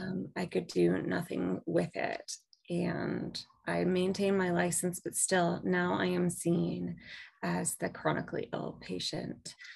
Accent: Pennsylvania, United States; I'm from Western Pennsylvania and I went to Kentucky for school.

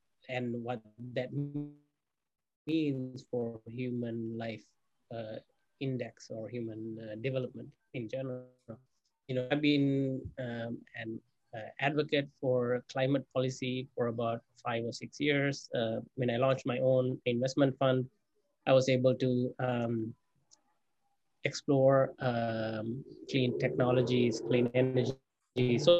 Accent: Sri Lanka; I grew up in Sri Lanka.

